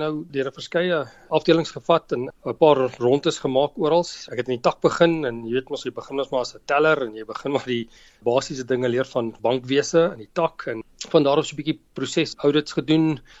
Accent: Gauteng, South Africa; ek is Wesrander, ek het groot geword daar, hoërskool Adelaar bygewoon en gematrikuleer in 1992. Vandaar terug Pretoria toe

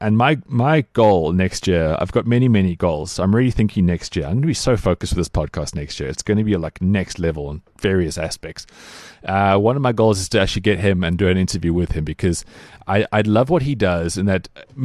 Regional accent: Cape Town, Western Cape, South Africa; now in Johannesburg, South Africa; I'm from Cape Town originally. I moved to Joburg.

